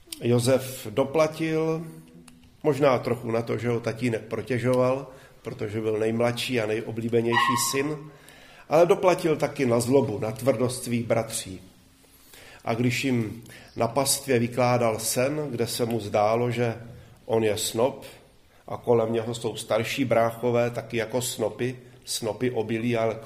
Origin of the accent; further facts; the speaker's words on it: Litomyšl, Pardubice Region, Czechia; já jsem rodák z Litomyšle